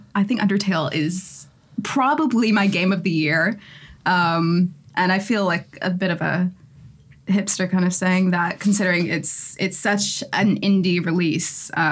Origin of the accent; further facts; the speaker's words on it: Canada; as a Canadian and a socialist and a generally nice person